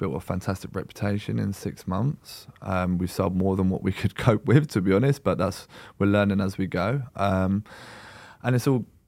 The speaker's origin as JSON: {"language": "English", "region": "London", "country": "United Kingdom", "said": "I'm from London. My family's in London."}